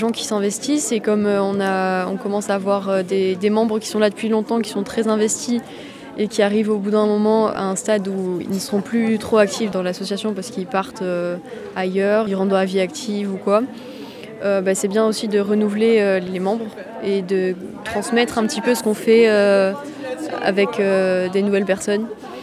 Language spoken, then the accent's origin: French; Occitanie, France; now in Toulouse, France; Non, moi je suis plutôt du Lot, donc je suis venue à Toulouse pour mes études et voilà.